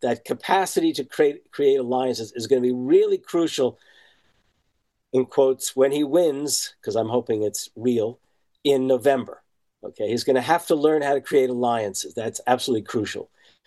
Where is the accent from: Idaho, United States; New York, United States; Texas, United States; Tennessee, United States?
New York, United States; And so I'm originally from the New York area.